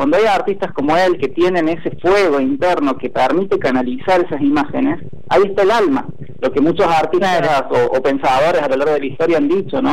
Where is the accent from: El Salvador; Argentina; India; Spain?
Argentina; Córdoba; siendo cordobés y viviendo en Córdoba, porque el paisaje lo invade todo.